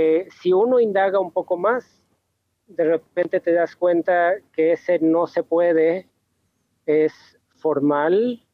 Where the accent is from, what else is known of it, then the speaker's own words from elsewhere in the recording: Mexico; yo soy mexicano de origen